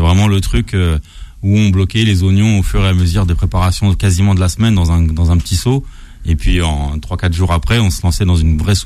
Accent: Paris, Île-de-France, France; Dans certains restaurants, sur Paris en tout cas, parce que je suis de Paris

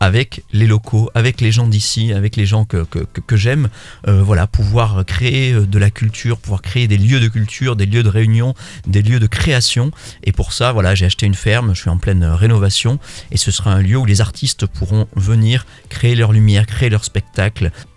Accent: Montpellier, Occitanie, France; born there; also born or lived in Paris; Moi, je suis né à Montpellier. Je suis parti à la capitale. J'ai fait mes valises. J'ai vécu donc 20 ans à Paris.

